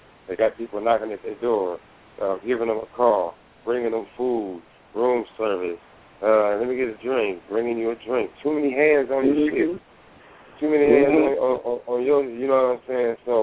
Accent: Los Angeles, California, United States; Just because I'm from South Central don't mean that I got to be South Central all my life.

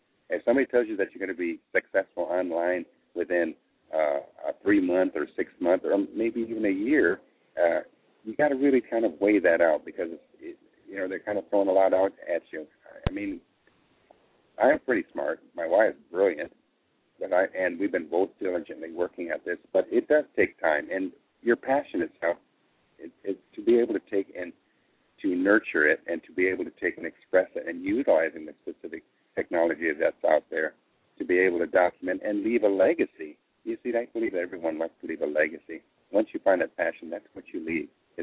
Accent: Michigan, United States; born there; Some of you probably don't realize that originally I was born in Michigan.

